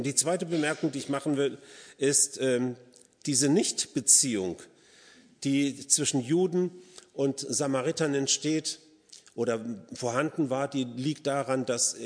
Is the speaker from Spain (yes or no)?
yes; Spain; German is a second language; now in Hesse, Germany; Also ich komme nicht hierher, ich komme aus Spanien, habe aber einen ziemlich guten Akzent hier.